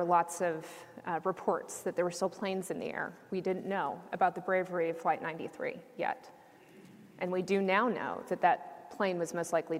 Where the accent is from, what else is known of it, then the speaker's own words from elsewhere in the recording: Texas, United States; 121 came from my home state of Texas, and about 40 of them came from the North Texas counties I lived in or attended high school in.